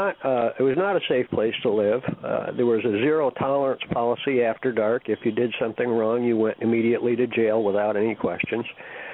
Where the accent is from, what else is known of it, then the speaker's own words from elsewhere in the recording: New York, United States; now in Houston, United States; I'm from New York. I'm very familiar with Rochester